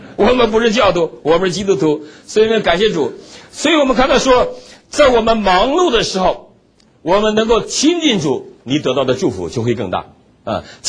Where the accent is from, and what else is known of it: Northeast China, China